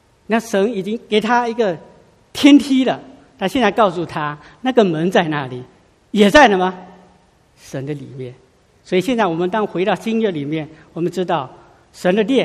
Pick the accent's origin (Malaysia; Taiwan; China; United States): China; 我们中国人不太就是说啊，用那些很看不见的祝福